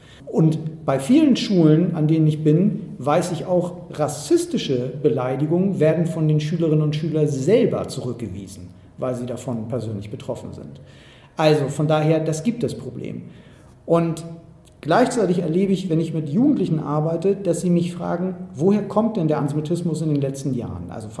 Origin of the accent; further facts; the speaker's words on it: Hamburg, Germany; Es hat in Hamburg, wo ich herkomme, einen Brandanschlag mit 2 Todesopfern 1980 gegeben.